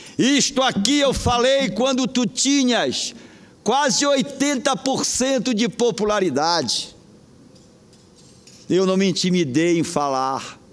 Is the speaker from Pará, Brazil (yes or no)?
yes; Pará, Brazil; minha terra querida do Pará, de Nossa Senhora de Nazaré, minha padroeira, padroeira dos paraenses